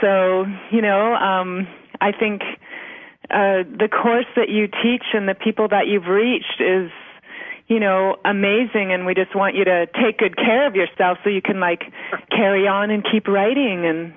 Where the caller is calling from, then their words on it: Kamloops, British Columbia, Canada; I took the class in Edmonton, and I'm calling from Kamloops, British Columbia.